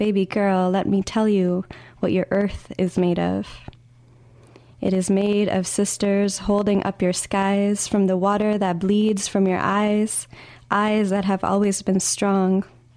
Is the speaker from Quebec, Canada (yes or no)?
yes; Montreal, Quebec, Canada; also born or lived in Toronto; Asian artist, poet, community worker, born and raised in Montreal, spent some time in Toronto, moved back because I love the city